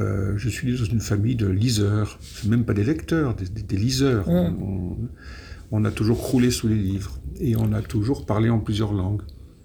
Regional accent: Switzerland; moved away as an adult; also born or lived in Peru / United States; now in France; J'ai grandi en Suisse, j'ai passé la... J'ai fait mes études secondaires là-bas, je n'ai pas le bac, donc j'ai la matu, comme on dit là-bas, la maturité. Et donc, je ne suis venu en France qu'à 20 ans, avec déjà 3 langues pratiquées

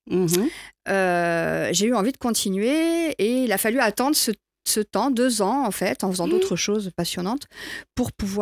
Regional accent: Montpellier, Occitanie, France; born there; j'ai quitté Nîmes pour revenir à Montpellier, qui est quand même ma ville de naissance et de cœur aussi, même si j'aime toujours Nîmes.

